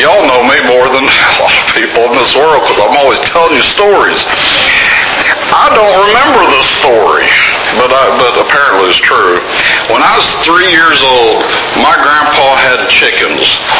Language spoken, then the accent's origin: English; Oklahoma, United States; Now remember, I'm from Oklahoma, okay?